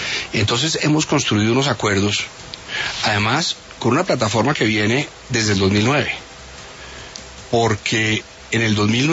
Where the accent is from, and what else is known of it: Colombia